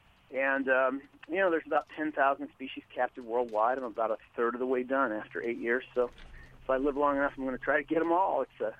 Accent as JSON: {"language": "English", "town": "Ralston", "region": "Nebraska", "country": "United States", "tie": "born or raised there", "lives_now": "Lincoln, United States", "said": "You know, I grew up in Ralston. My parents are both alive still in Elkhorn."}